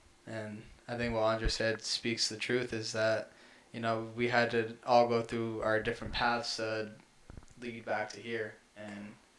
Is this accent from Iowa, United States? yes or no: no; Massachusetts, United States; we grew up in the Adventist Church in Massachusetts specifically. So we know, like, how things go around here and stuff like that.